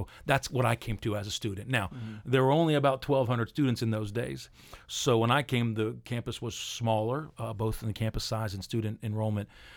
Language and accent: English; Pittsburgh, Pennsylvania, United States; I came from Pittsburgh, Pennsylvania, one of those Yankees that came and stayed, William.